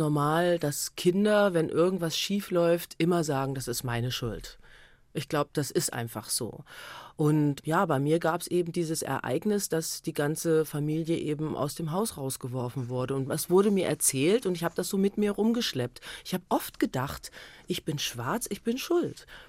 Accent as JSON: {"language": "German", "town": "Kassel", "region": "Hesse", "country": "Germany", "said": "Und wenn Leute dann fragen, woher kommst du? Und du sagst, du kommst aus Kassel"}